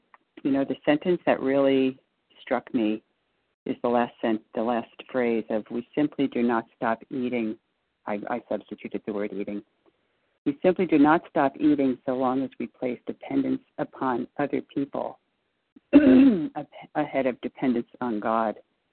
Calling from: Connecticut, United States; in Connecticut.

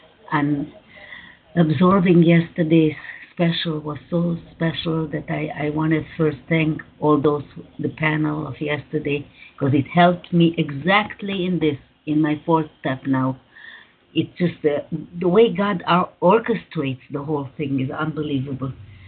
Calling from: Israel; I'm calling from Israel.

